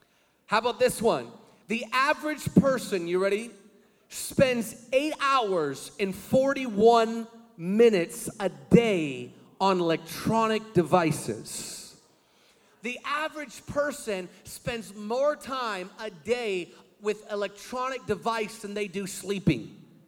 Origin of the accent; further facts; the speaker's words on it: Seattle, Washington, United States; I'm a big football fan, and the Seahawks are my team. I'm from Seattle.